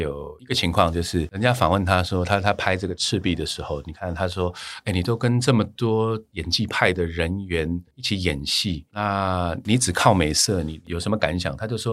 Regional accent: China; 那中国人如果创业真的倒的比例都会比西方人少，因为我们中国人比较喜欢按部就班。

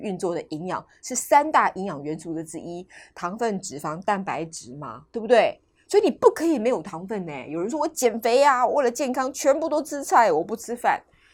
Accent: Jiangsu, China; 像我的家乡江苏鱼米之乡。我们家是产米的，虽然我在江苏我没有种过稻田，我没有种过田

